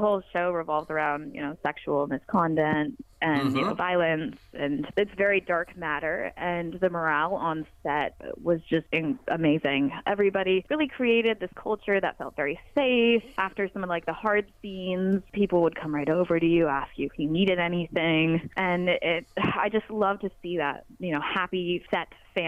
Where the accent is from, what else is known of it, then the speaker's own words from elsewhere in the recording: Midwest, United States; now in Los Angeles, United States; That kind of came again from a little bit from growing up in the Midwest.